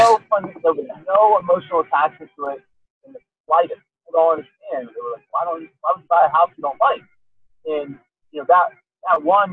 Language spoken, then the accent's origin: English; East Coast, United States; And I'm from the East Coast, so, you know, we do diners on the East Coast.